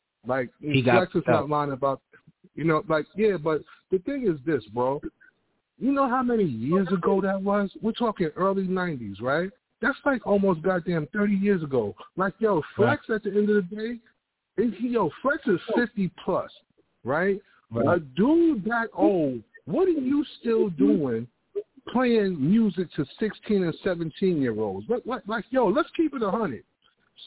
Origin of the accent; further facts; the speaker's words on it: Mount Vernon, New York, United States; in New York here, of course, we can get all the area codes we want. So, but I'm from Mount Vernon. I grew up in the era. I grew up with everybody.